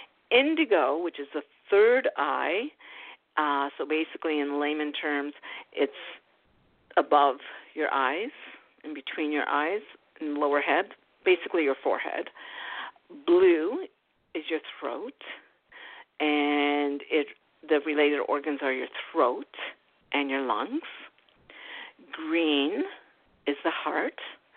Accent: Canada; For instance, I'm Canadian.

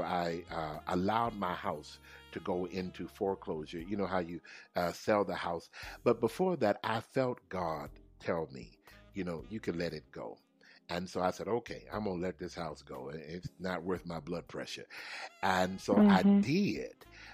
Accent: Texas, United States; Now, you know, Texas is my home. That's my home state.

